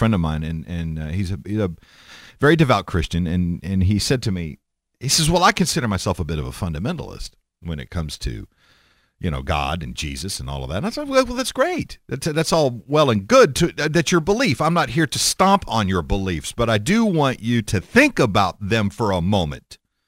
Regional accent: Texas, United States; It happened in my home state of Texas, where I grew up.

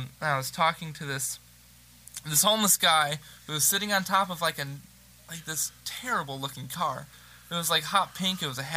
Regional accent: Mauston, Wisconsin, United States; Yeah, a town called Mauston.

